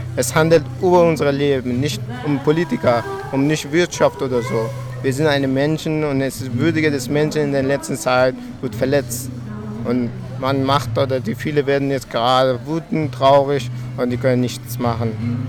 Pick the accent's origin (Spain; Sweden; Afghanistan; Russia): Afghanistan; German is a second language; now in Germany; Und ich würde selbst gerne nach Afghanistan gehen. Es ist mein Heimatland, wo ich geboren bin. Ich kann die Sprache gut sprechen.